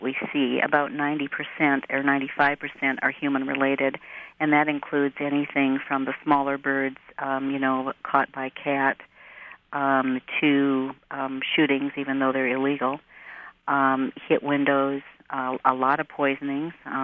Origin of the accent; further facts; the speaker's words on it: Antigo, Wisconsin, United States; also born or lived in Southern California; I'm from Antigo, but we were living in Southern California for a number of years. And then when we moved back in 1990